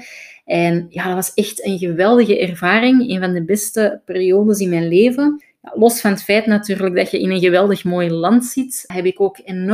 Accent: Antwerp, Belgium; now in Amsterdam, Netherlands; ik ben van Antwerpen. Ik ga proberen redelijk AN te praten, maar ik kan dat niet helemaal verstoppen. Dus je zult af en toe zeker horen dat ik van Antwerpen ben. Maar ik woon sinds maart dit jaar, sinds de lockdown, bij mijn vriend in Amsterdam.

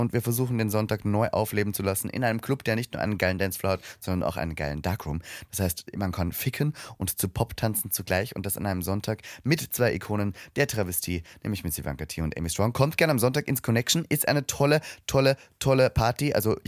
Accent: Austria; Vor allem ich als Österreicher, bei uns gibt es keine Kitas.

